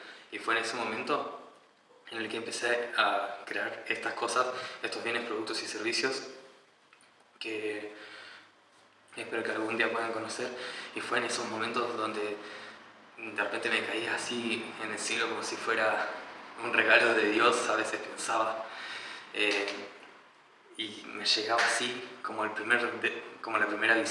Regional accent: San Carlos de Bariloche, Río Negro, Argentina; born or raised there; also born or lived in Puerto Montt, Chile

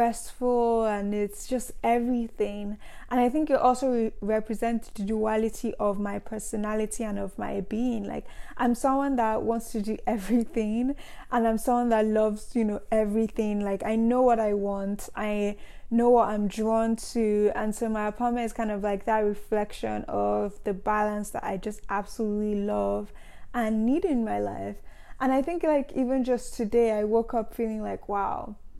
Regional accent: Nigeria; growing up in Nigeria, you know, being in schools that I never really liked.

